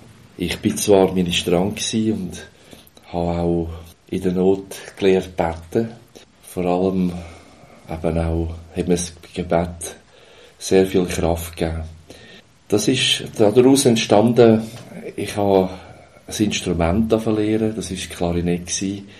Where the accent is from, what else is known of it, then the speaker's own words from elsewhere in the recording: Uri, Switzerland; ins Urnerland von Art, wo ich aufgewachsen bin, in das, ja, an den Fuss vom Gotthard-Massiv.